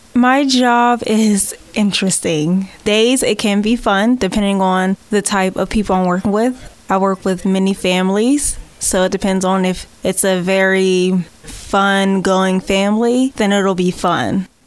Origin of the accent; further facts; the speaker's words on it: Pittsburgh, Pennsylvania, United States; also born or lived in Indianapolis; I grew up in Pittsburgh, and 2 years ago, I decided to move to Indianapolis, Indiana.